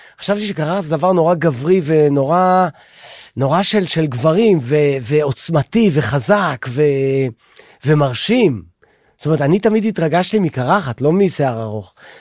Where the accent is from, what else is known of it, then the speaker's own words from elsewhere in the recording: Haifa, Haifa District, Israel; born there; תושב חיפה. נולדתי בחיפה לפני המון שנים.